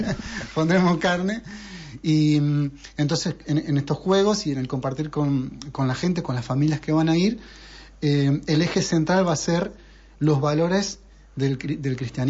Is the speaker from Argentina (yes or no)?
yes; Argentina; Catalan is a second language; Però me fa vergonya per la meva pronunciació.